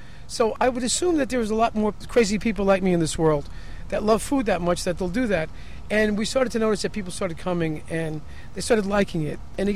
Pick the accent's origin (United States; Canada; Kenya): United States; Saratoga, New York; I grew up a lot in Saratoga as a kid.